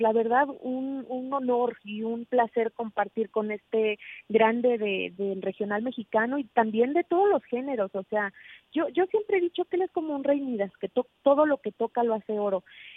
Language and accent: Spanish; Colombia; soy de Santa Marta, soy monteriana, pero eso sí, yo soy colombiana, o tierra hermosa donde nací.